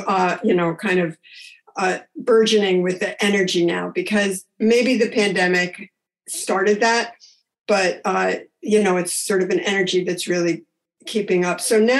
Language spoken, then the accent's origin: English; Albany, New York, United States; Yep, I grew up in Albany, New York. It's really, well, it's the capital of New York State, so it's sort of a government town.